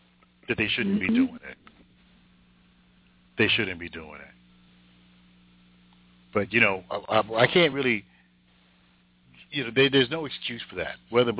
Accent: Jersey City, New Jersey, United States; I mean, I grew up in Jersey City, born and raised in Jersey City.

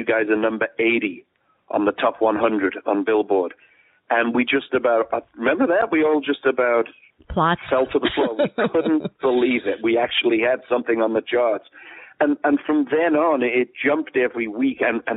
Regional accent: Liverpool, North West England, United Kingdom; And truthfully, if you think about … I'm from Liverpool

